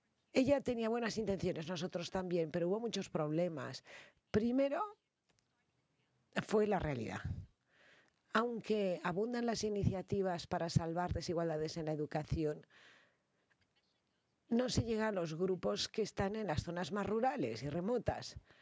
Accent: Singapore; soy estudiante, vivo en Singapur en bachillerato. Yo vengo de un país rico, Singapur.

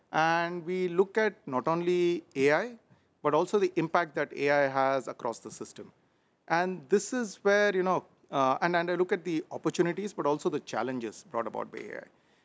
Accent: India; I come from India

